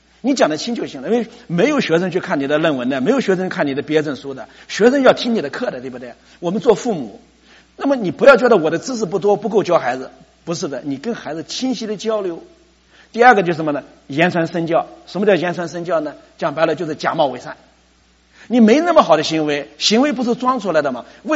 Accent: China; 我们中国人的教育呢，就在乎这些能力

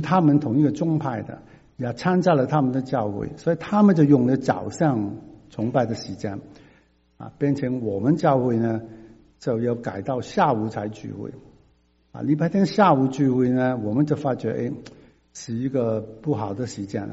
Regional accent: China; OK， 那我们中国人呢？我不晓得是不是当了中国人

